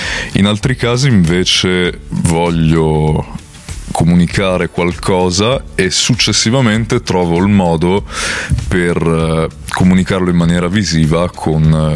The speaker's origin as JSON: {"language": "Italian", "town": "Udine", "region": "Friuli-Venezia Giulia", "country": "Italy", "tie": "born there", "said": "Sono nato a Udine"}